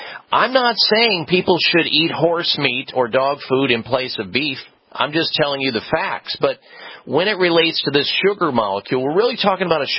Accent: Iowa, United States; I know this because I grew up in Iowa

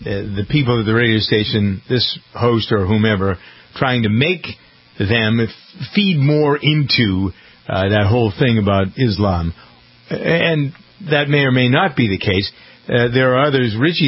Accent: Boston, Massachusetts, United States; I was from Boston, did radio here for a long time, told the story, blah, blah, blah.

